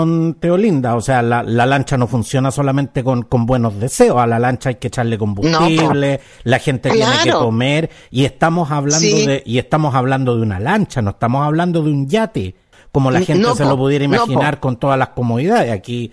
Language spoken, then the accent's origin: Spanish; Santiago, Santiago Metropolitan Region, Chile; porque quienes somos de Santiago, la zona central en general